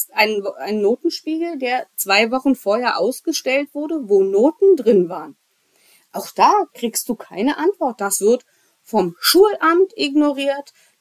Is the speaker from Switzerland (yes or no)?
yes; Switzerland; Und so als Schweizer Staatsbürger ist es natürlich ganz lustig, dass man mit Österreich verglichen wird.